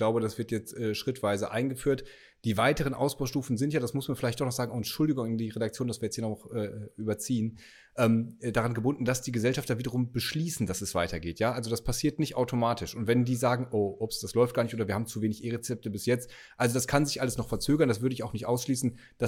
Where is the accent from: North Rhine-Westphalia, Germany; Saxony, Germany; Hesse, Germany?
North Rhine-Westphalia, Germany; Schön, dass ich mich jetzt auch einfach nochmal als Westfale geoutet habe mit diesem letzten, mit dieser Verabschiedung.